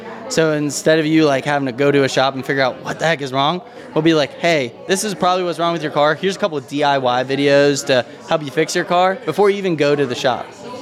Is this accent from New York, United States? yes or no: no; Raleigh, North Carolina, United States; now in Charlotte, United States; Originally, I'm from Raleigh, but moved out here to Charlotte about 5 years ago. So North Carolina resident.